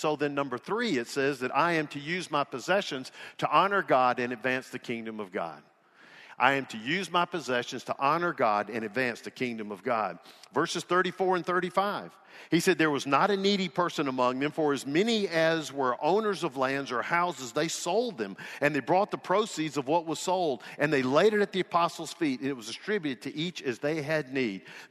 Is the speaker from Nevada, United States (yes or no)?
no; Birmingham, Alabama, United States; born there; I have no idea why I was born in Birmingham, Alabama, and not born in Somalia.